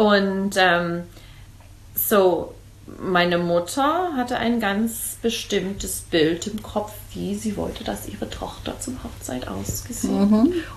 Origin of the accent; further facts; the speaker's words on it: United States; Meine Mama war auch 21, als sie geheiratet hat, war von Amsterdam, mein Papa von Amerika und deswegen bin ich Amerikanerin, weil meine Mama ist dann nach Amerika gezogen